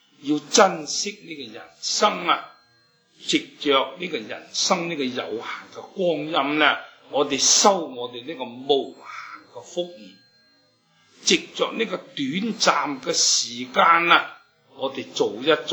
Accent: China; 我哋中国人最喜欢嘅打麻将啦。

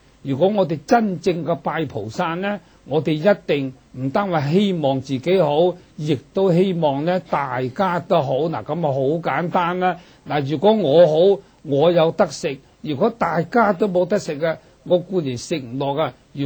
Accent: China; 尤其是我哋中国人啊，好多嗰啲迷信嘅

